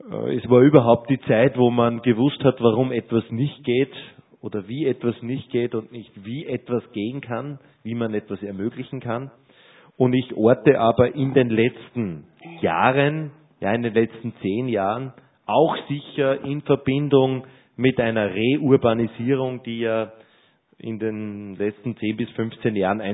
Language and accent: German; St. Wolfgang, Upper Austria, Austria; now in Linz, Austria; ich wohne erst seit 20 Jahren in dieser Stadt. Linz ist meine neue Heimat geworden. Aber ich komme aus einem Bereich, wo man mit dem Wasser ganz anders umgeht, nämlich aus dem Salzkammergut, aus St. Wolfgang genauer gesagt.